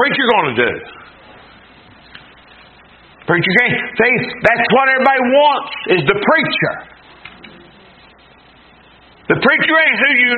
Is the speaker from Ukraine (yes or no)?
no; United States; Y'all know that I'm American. And y'all know that I'm patriotic.